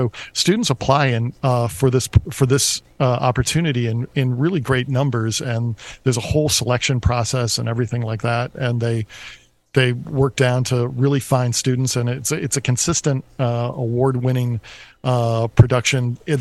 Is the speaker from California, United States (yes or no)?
no; Syracuse, New York, United States; my hometown, which is Syracuse